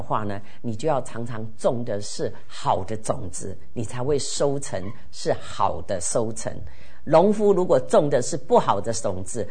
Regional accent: China; 好，我们中国人有一句成语讲得非常好，也跟这个种跟收的定律有关。

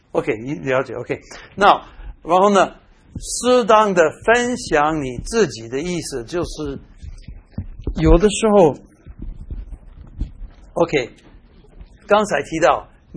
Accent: Taiwan; 以前我们台湾人有一个

